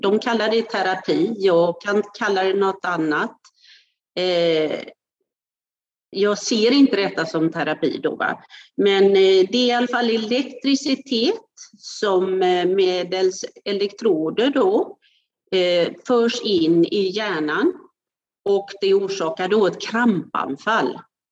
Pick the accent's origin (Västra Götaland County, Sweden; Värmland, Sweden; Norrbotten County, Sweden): Västra Götaland County, Sweden; Gothenburg; och jag kommer från Göteborg.